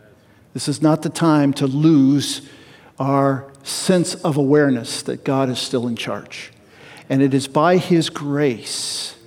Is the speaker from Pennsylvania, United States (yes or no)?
no; California, United States; when I was a kid in the neighborhood I grew up in Central California, it was very diverse.